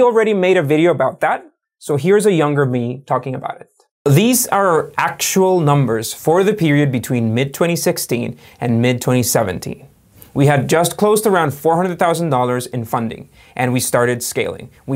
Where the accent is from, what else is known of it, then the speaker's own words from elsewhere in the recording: Costa Rica; remember, I'm from Costa Rica.